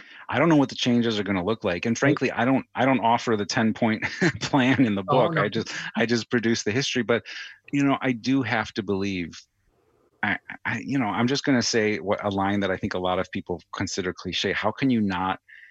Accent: Illinois, United States; I grew up in the Chicago area, and this is not a unique experience

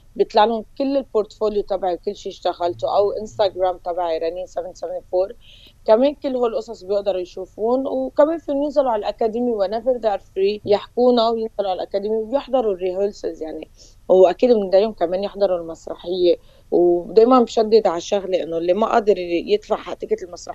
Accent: Lebanon; كلبنانية بكل شيء عشناه من يوم الحرب الأهلية لهلا

